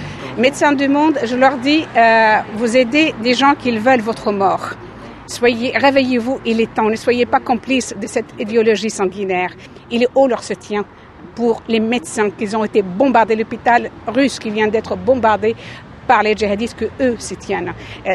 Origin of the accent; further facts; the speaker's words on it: Syria; Nous sommes des Syriens, avant tout.